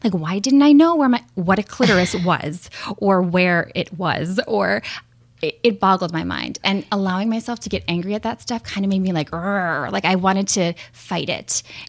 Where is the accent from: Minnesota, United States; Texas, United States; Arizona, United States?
Minnesota, United States; I grew up in Minnesota, and I had that really awkward class that so many of us have.